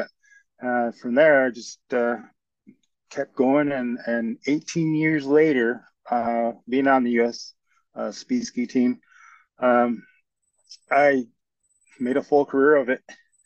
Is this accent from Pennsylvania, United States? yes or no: no; Durango, Colorado, United States; I grew up in Durango. That's where I learned how to ski, basically, when I was 3 years old.